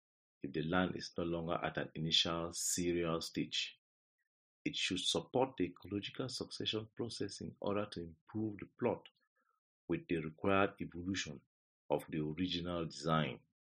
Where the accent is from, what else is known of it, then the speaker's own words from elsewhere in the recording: Cameroon; I'm from Cameroon.